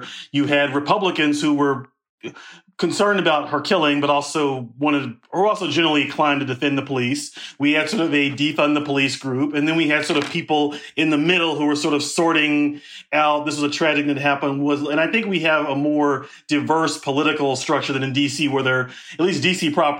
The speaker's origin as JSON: {"language": "English", "town": "Louisville", "region": "Kentucky", "country": "United States", "tie": "born or raised there", "said": "so I grew up in Louisville, worked at the Courier Journal, the paper here."}